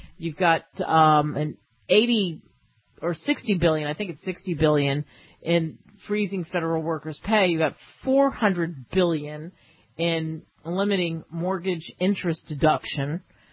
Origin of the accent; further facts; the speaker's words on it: New Jersey, United States; also born or lived in California, United States; I know I grew up in Jersey, so I think I can talk about that. And I've lived in California.